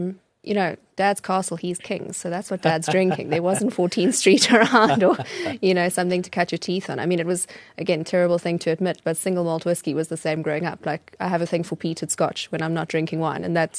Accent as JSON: {"language": "English", "town": "Underberg", "region": "KwaZulu-Natal", "country": "South Africa", "tie": "born or raised there", "said": "when I was growing up in Underberg, used to host dinner parties on the weekend"}